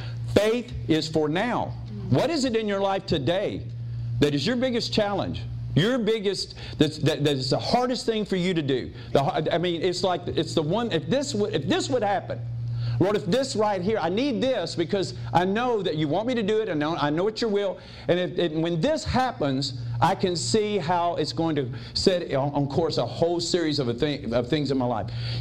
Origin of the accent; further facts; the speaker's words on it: Tennessee, United States; So now see, I'm from the South, but now see there, I don't talk that slow, y'all. I'm down there in Tennessee, but I don't talk like that.